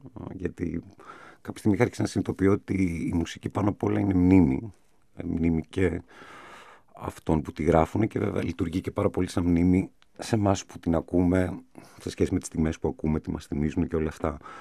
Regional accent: Athens, Attica, Greece; Γεννήθηκα στην Αθήνα, μεγάλωσα στο Κουκάκι, σε μια περιοχή που νιώθω και πάρα πολύ καιρός που μεγάλωσα εκεί.

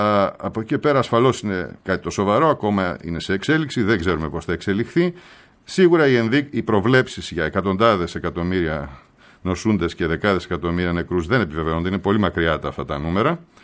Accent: Thessaloniki, Central Macedonia, Greece; Καλημέρα σας, κύριε Μαραντζίδη, στην πατρίδα μου Θεσσαλονίκη.

